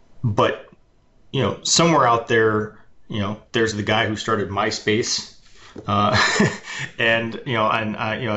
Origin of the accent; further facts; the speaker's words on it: Detroit, Michigan, United States; I'm from Detroit.